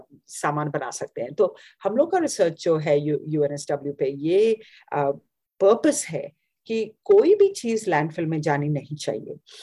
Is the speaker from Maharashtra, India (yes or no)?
yes; Mumbai, Maharashtra, India; तो मेरा बचपन तो मुंबई में था, मेरी मम्मी तो अभी भी मुंबई में रहती है